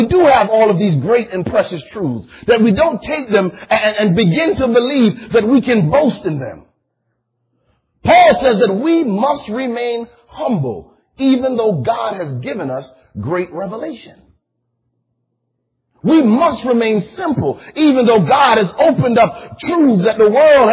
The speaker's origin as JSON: {"language": "English", "region": "Connecticut", "country": "United States", "tie": "born or raised there", "said": "I grew up in Connecticut."}